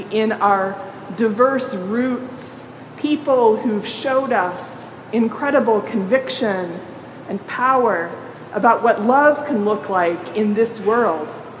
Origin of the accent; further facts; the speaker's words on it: Nebraska, United States; I grew up in Nebraska, where so much of the land was plowed up to turn into farm